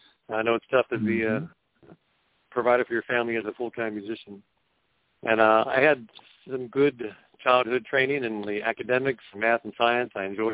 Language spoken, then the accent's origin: English; Cincinnati, Ohio, United States; My aspirations growing up, well, I had always loved playing the piano, always loved music.